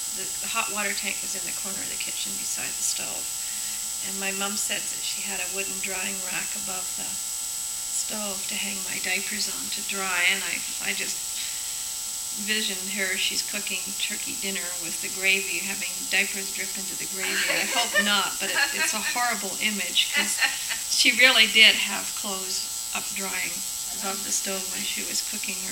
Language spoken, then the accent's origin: English; Vancouver, British Columbia, Canada; I was born in December 11th, 1946 at Vancouver General Hospital. I was the first and only child of my parents who married fairly late. My mom was almost 41 when I was born.